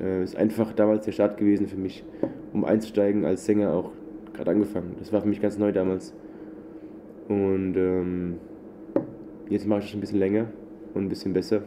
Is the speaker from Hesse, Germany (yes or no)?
yes; Frankfurt am Main, Hesse, Germany; also born or lived in England / Poland / Austria; ich komme aus Frankfurt am Main. Das ist in der Mitte von Deutschland. Und ich bin 23 Jahre alt und seit dem 16. Lebensjahr bin ich sozusagen unterwegs in Europa, England, Polen, Österreich.